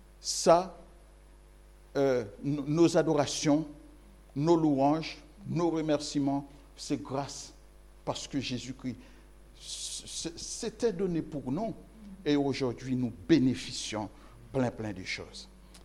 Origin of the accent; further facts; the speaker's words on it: Haiti; je suis haïtien, c'est-à-dire de la communauté haïtienne